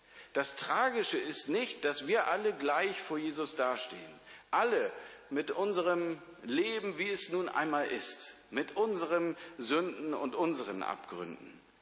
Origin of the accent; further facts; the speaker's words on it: Northern Germany, Germany; born there; in Norddeutschland würde man sagen, wo ich herkomme, gebürtig herkomme